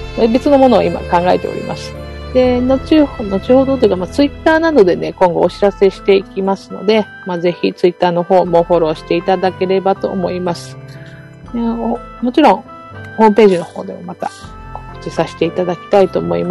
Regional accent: Okinawa, Japan; 地元沖縄の話題をもっともっと取り入れていけたらな

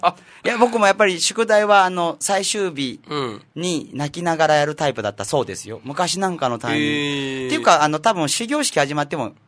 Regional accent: Osaka, Japan; うちの母方が四国、高知県なもので、大阪出身なんですけど

